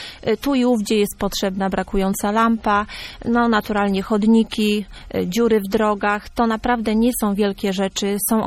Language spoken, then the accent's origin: Polish; Lower Silesian Voivodeship, Poland; Od urodzenia mieszkam w gminie Niechlów i Niechlów jest mi w związku z tym najbliższy.